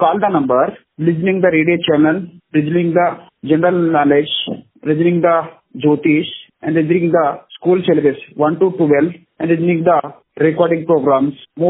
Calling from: Karnataka, India; I am calling from Karnataka Pradesh.

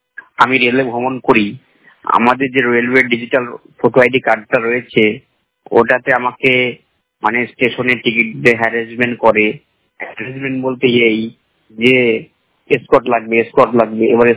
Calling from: West Bengal, India; আমি পশ্চিমবঙ্গের মুর্শিদাবাদ জেলা থেকে বলছি।

